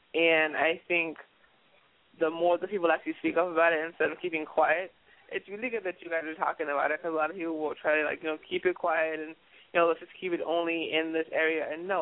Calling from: Chicago, Illinois, United States

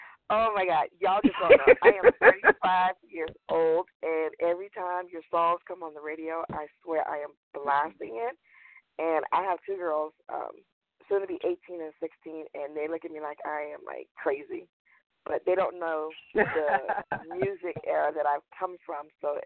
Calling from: North Charleston, South Carolina, United States; I'm in North Charleston, South Carolina.

